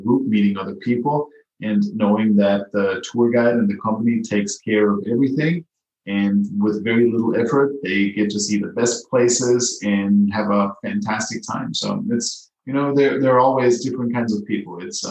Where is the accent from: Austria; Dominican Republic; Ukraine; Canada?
Austria; now in United States; we're originally from Austria